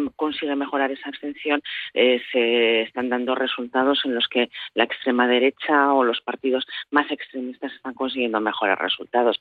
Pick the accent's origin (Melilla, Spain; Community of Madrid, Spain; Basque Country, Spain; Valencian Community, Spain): Basque Country, Spain; como vascos y vascas que queremos tener una voz y una representación en Estrasburgo y en Bruselas